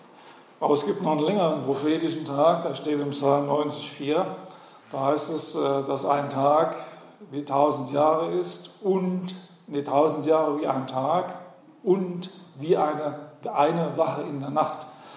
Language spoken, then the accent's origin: German; Hesse, Germany; besonders in Hessen, wo ich herkomme. Deshalb weiß ich das.